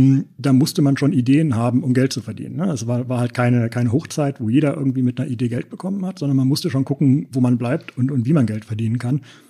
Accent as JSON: {"language": "German", "town": "Bonn", "region": "North Rhine-Westphalia", "country": "Germany", "tie": "born there", "also_born_or_lived": "Berlin / London", "said": "Ich bin gebürtiger Bonner, habe dann mal eine Zeit lang in Berlin gelebt, habe auch mal eine Zeit lang in der Nähe von London gelebt, aber bin dann doch wieder zurück nach Bonn gekommen"}